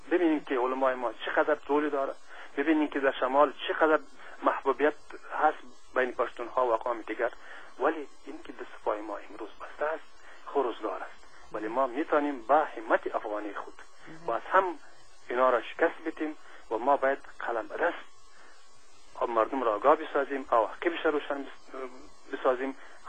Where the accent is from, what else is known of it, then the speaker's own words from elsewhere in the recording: Afghanistan; پس ما هم افغان هستیم، ما کشور خود را دوست داریم،